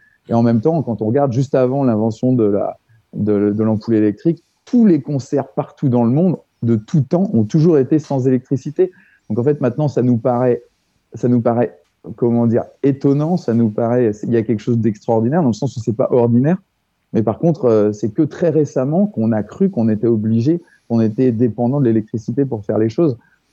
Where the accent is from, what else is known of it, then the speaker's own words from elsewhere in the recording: Cluny, Bourgogne-Franche-Comté, France; je suis parti de Cluny, donc en Bourgogne, d'où je viens. Hein, je suis clunisois au départ.